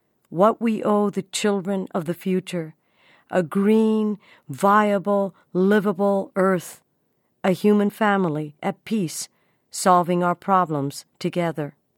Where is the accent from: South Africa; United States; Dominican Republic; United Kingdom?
Dominican Republic; moved away; I'm remembering people from the Dominican Republic, the country we fled in 1960. I'm remembering those who could not leave the dictatorship, the tios and tias, uncles and aunts, who wanted me to have this day.